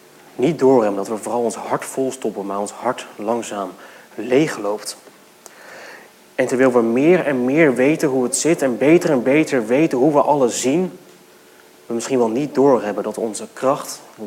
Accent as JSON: {"language": "Dutch", "town": "Veenendaal", "region": "Utrecht", "country": "Netherlands", "said": "Ik kom uit Veenendaal, dus dit is wel een beetje een thuiswedstrijd voor mij."}